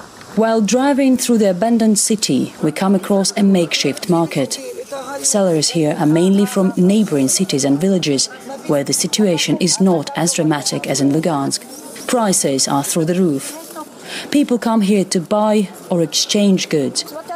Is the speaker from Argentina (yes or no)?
no; Russia; When people learn that we are from Russia, they ask us about the humanitarian aid that our country is sending to eastern Ukraine.